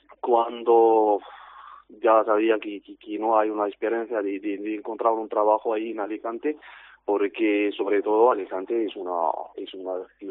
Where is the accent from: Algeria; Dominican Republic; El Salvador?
Algeria; Spanish is a second language; moved away as an adult; now in Murcia, Spain; tengo 36 años, soy argelino y bueno, llevo aquí en España casi un año y medio y casi un año en Murcia.